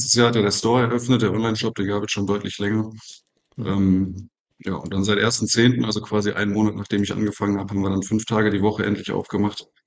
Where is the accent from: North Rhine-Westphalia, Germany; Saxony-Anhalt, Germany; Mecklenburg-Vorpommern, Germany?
North Rhine-Westphalia, Germany; Duisburg; ich komme aus Duisburg